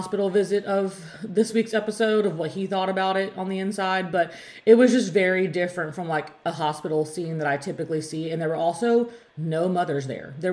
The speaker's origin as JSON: {"language": "English", "town": "Memphis", "region": "Tennessee", "country": "United States", "said": "But we're also from Memphis, where like anytime you go into a hospital, there's like 8 different parking lots and parking garages and breezeways to walk through and entrances and all that stuff."}